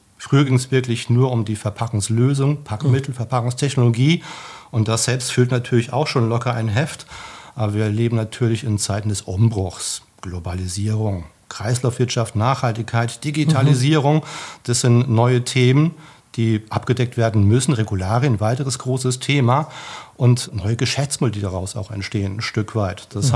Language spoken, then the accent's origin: German; Germany